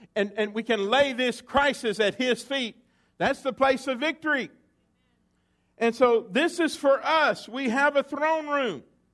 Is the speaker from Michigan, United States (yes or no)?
no; Texas, United States; I grew up around that in East Texas.